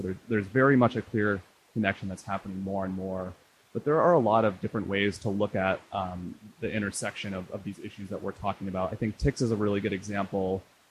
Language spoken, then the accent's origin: English; Iowa, United States; now in New York, United States; I'm from Iowa, and there's like so many ticks there, and it's something that I'm very much concerned about. And I live in New York